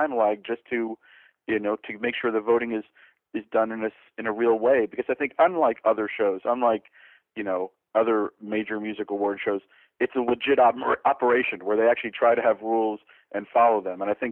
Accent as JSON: {"language": "English", "region": "New Jersey", "country": "United States", "said": "I'm from New Jersey, so I'm happy to see"}